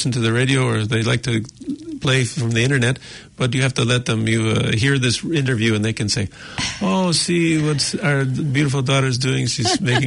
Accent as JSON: {"language": "English", "country": "United States", "said": "I come from the United States, and where we are from, our people in the United States, my parents, of course, are not from the United States originally, but they lived there for many years."}